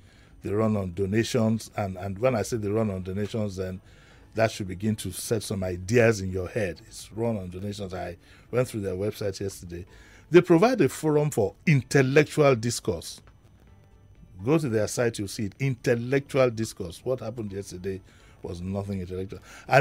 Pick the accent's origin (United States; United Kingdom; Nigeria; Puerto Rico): Nigeria; At 67... yesterday was the most embarrassing moment I faced as a Nigerian, as an adult.